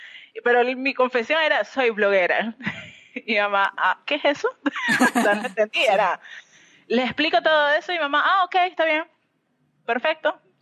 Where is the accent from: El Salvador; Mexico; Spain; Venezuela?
Venezuela; moved away as an adult; now in Argentina; un año antes de venirme para Argentina. Yo soy venezolana.